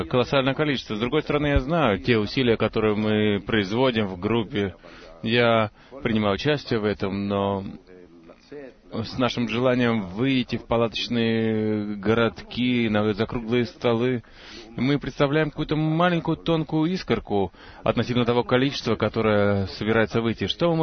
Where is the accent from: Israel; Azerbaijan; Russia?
Israel; Beersheba, Southern District; из Бершевы.